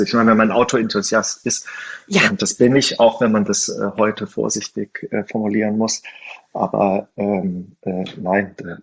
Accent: Rhineland, Germany; now in Stuttgart, Germany; als Rheinländer nach Stuttgart zu gehen

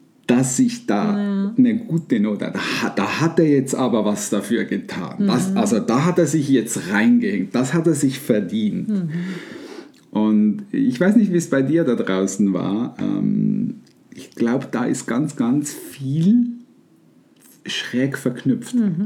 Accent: Switzerland; das wäre bei uns in der Schweiz nicht so toll

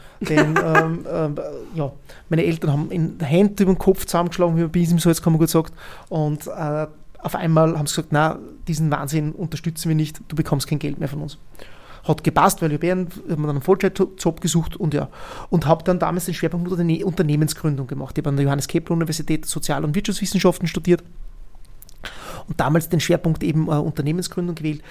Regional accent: Bad Ischl, Upper Austria, Austria; Denn in Bad Ischl, in meiner Heimatgemeinde, hat es da noch wenig bis gar nichts gegeben.

